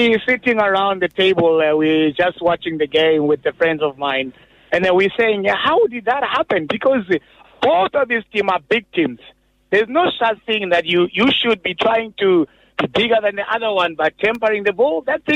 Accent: South Africa; as a South African

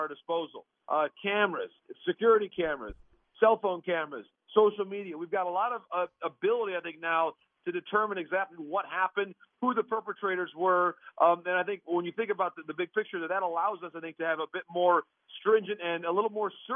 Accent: Midwest, United States; I would tell you, as a Midwesterner, we are very well practiced at making the most

